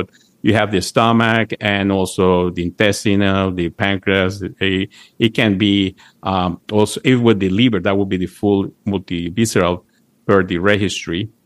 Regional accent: Panama; moved away as an adult; now in United States; I came to the States. I'm originally from Panama. I came to the States to look for specialized in GI and nutrition.

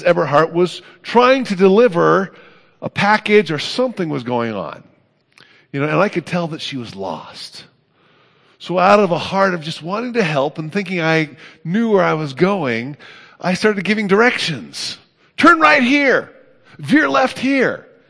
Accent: Oakland, California, United States; Well, many of you know I grew up in Oakland, California. I lived in two houses growing up.

